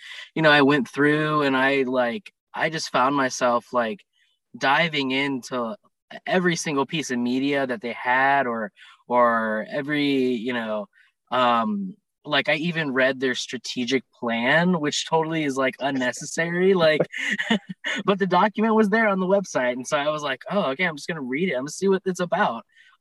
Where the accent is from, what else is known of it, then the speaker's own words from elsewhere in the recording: Marietta, Ohio, United States; No, I'm not originally from Cincinnati. I'm sort of kind of like a transplant, I guess you could say. You know, I grew up in a small town called Marietta, Ohio.